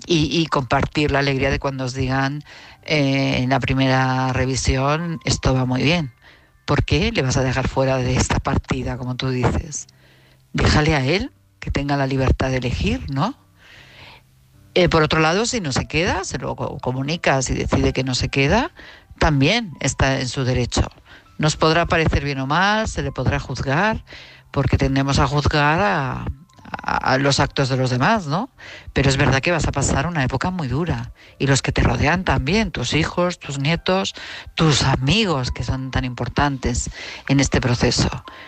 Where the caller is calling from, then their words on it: Madrid, Community of Madrid, Spain; de Madrid.